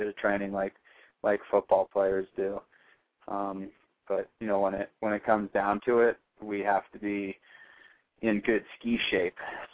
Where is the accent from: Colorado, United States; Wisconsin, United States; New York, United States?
Colorado, United States; Aspen; Starting as a little kid, I grew up around Aspen, Colorado, and my parents were both skiers